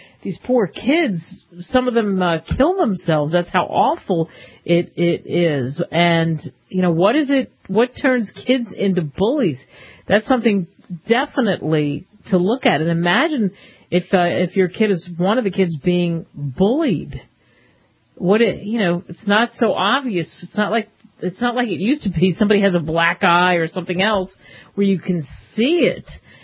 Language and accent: English; New Jersey, United States; I'm from Jersey, can you tell? We love those things.